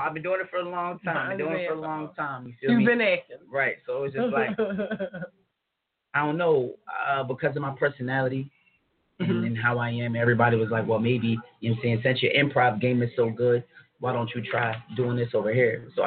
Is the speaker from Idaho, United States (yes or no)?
no; New Jersey, United States; I'm from South Jersey, South Side. That's what I'm repping.